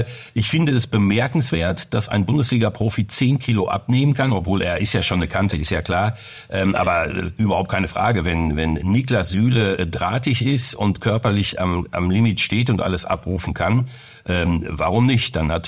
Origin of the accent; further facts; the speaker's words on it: Essen, North Rhine-Westphalia, Germany; bin ja gebürtiger Essener